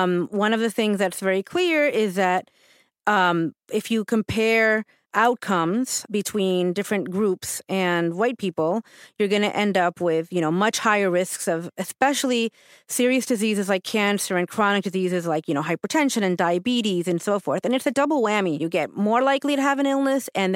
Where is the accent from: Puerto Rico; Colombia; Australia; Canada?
Puerto Rico; now in United States; you and I grew up in Puerto Rico, where you have all the generations living like within, you know, five blocks of each other